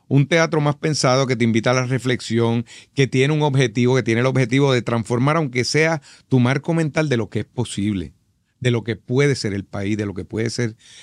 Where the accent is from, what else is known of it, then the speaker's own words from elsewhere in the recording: Puerto Rico; yo soy un actor puertorriqueño y actúo para los puertorriqueños. No hablo inglés fluidamente